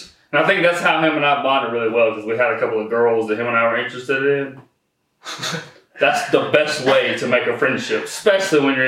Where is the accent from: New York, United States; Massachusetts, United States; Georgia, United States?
Georgia, United States; Gainesville; also born or lived in Marietta; Okay, so I was born in Marietta, and it was for 3 months. And then my mom and my dad moved to Gainesville